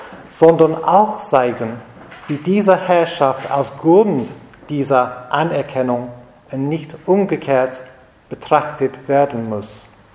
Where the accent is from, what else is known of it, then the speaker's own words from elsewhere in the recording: United Kingdom; German is a second language; So, ich komme aus Großbritannien, ich kenne dieses Finanzhandel sehr, sehr, sehr gut.